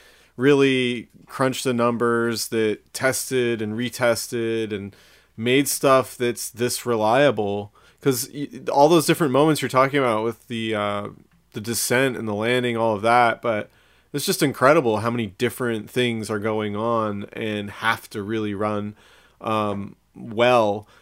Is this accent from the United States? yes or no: yes; Seattle, Washington, United States; I grew up in Jet City, you know, like an aerospace town